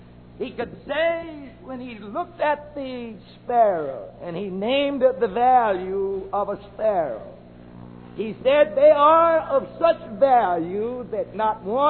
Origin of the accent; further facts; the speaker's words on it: Arkansas, United States; I'm what they call a home person. I'm from Arkansas. I'm one of you. I like Arkansas.